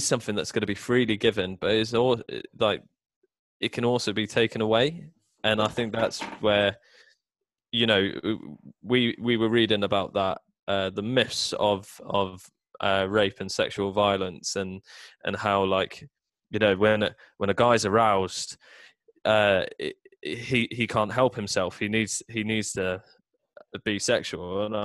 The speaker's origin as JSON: {"language": "English", "country": "United Kingdom", "said": "they use cups of tea because we're British and we love tea"}